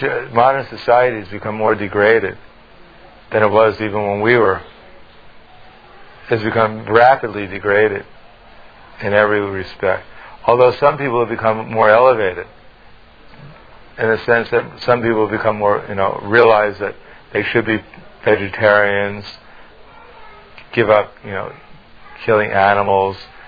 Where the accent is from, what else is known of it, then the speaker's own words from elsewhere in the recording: New York, United States; I mean, I grew up in New York, which is not like, you know, the most pious place in the world.